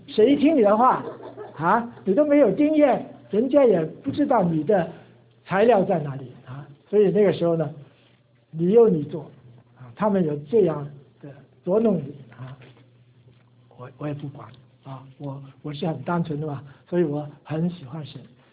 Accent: Guangdong, China; 我是广东人，在上海人当中你吃的苦加倍的苦啊

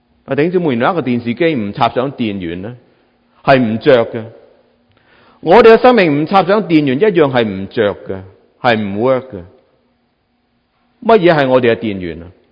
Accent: Fujian, China; 我作为福建人呢，我就好清楚咩叫强迫你食饭。我哋福建人呢就好即係好 welcome 啲人嚟我哋屋企食饭。

